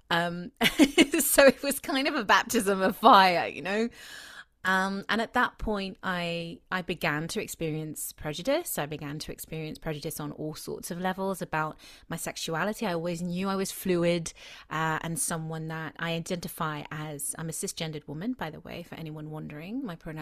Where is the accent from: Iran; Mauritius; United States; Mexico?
Mauritius; also born or lived in United Kingdom; I was born in Britain, but I was raised here for the first 7 years. And then I moved to Mauritius with my family. And both of my parents were naturalized British, but originally from Mauritius. So, you know, I grew up speaking several languages in the home.